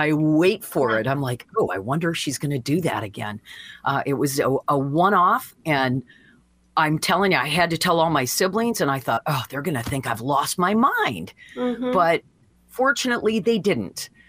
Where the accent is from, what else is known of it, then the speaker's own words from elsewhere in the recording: Deckerville, Michigan, United States; Yeah, I love Deckerville. I mean, I'm telling you, the support that I'm getting from my book from my hometown right now, off the charts.